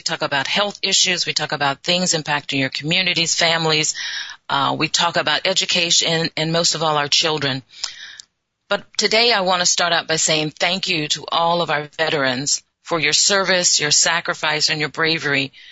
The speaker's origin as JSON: {"language": "English", "region": "South Dakota", "country": "United States", "said": "we're both from South Dakota, and you guys are getting snow, and I'm in California, so I'm kind of warm right now."}